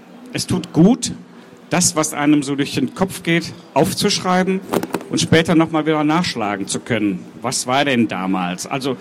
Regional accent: Münster, North Rhine-Westphalia, Germany; ich komme aus Münster, wohne da, wenn ich denn mal da bin

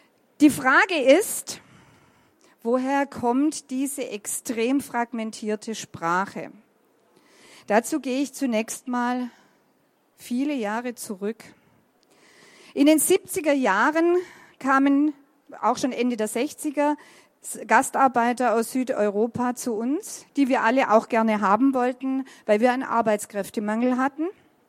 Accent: Baden-Württemberg, Germany; accent: Swabian; Jetzt kann man sagen, ja klar, ich komme aus Württemberg, kann man sicher hören.

